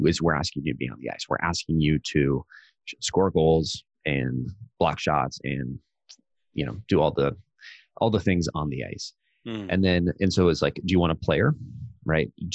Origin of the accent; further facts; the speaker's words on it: Canada; because I'm Canadian, I've got to work in a hockey analogy